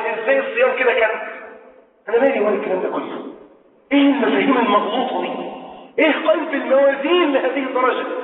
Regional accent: Egypt; احنا مصريين اسلمنا

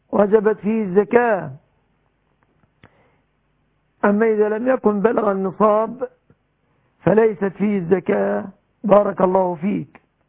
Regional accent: Egypt

